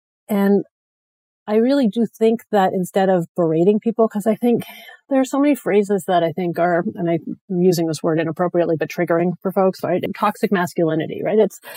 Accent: Canada; So I grew up in Canada.

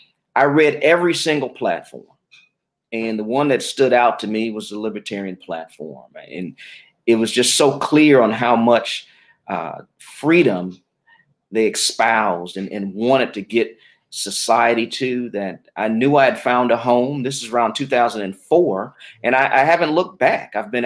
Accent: Detroit, Michigan, United States; Well, I was born in Detroit, Michigan, native there, middle class background.

